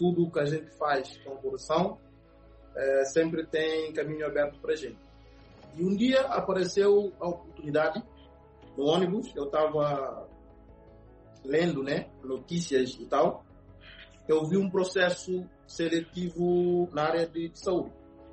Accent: Bissau, Guinea-Bissau; Eu sou natural de Guiné-Bissau, de uma família humilde

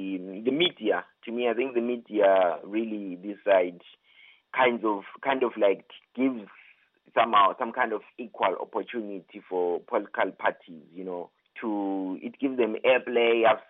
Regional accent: Zimbabwe; including my home country, Zimbabwe

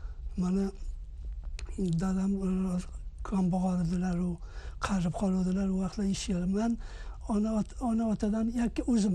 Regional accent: Takhar, Afghanistan; now in United States; Aslan men 1941-yilda Afg'onistonda Anhoy shahrining bir qishlog'ida dunyoga keldim. Ularda 1-chi, 2-chi, 3-chi sinfda o'qidim. Undan keyin bizda Kobulga kelib qoldik.

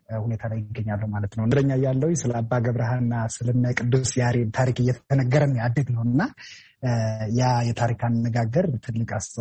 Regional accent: Amhara, Ethiopia; ያደኩት በሰሜን ማውንቴን በሰሜን ተራራዎች ብሔራዊ ፓርክ ውስጥ ነው። ራስ ዳሽን አካባቢ ማለት ነው። ወደ ጎንደር ጋ በልጅነቴ በጎች እየጠበኩ ከበጎች ጋር እየተጫወቱ በጫካ ላይ ዋሻ ውስጥ ያደርኩ ነው ያደኩት።

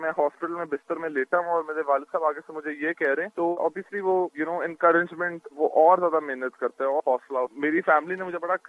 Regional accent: Pakistan; moved away as an adult; now in United States; میں ادھر امریکہ میں، میرے پاس ایک موٹر سائیکل تھا، اور میں ٹورس پہ جاتا تھا، لوگوں کو ملتا تھا

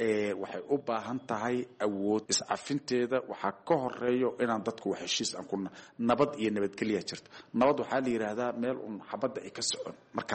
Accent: Somalia; annaka koonfur baan ka imid

